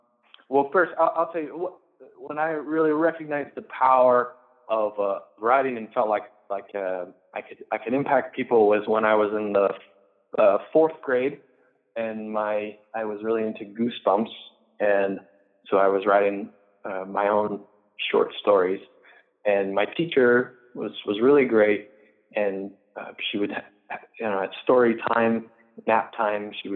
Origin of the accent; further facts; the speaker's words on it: Longview, Washington, United States; now in Spokane, United States; Yeah, so I grew up in Longview, Washington. Now I live in Spokane